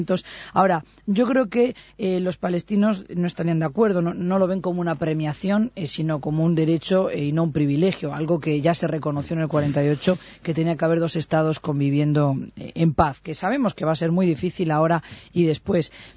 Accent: Spain; por más que yo pueda tener simpatía incluso como española por la causa.

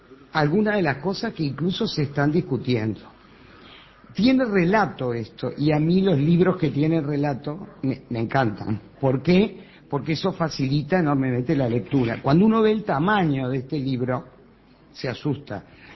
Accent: Uruguay; como ciudadana uruguaya

